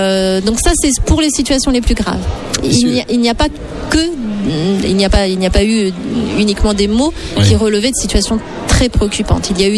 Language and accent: French; Nouvelle-Aquitaine, France; moi, je suis du Lot-et-Garonne.